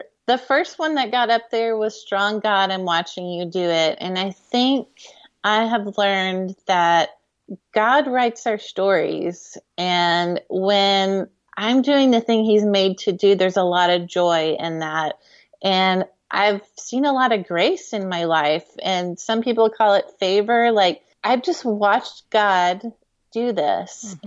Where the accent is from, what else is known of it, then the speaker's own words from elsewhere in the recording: Houston, Texas, United States; So my dad, we grew up in Houston, and about 3 years ago, dad sold the house that we grew up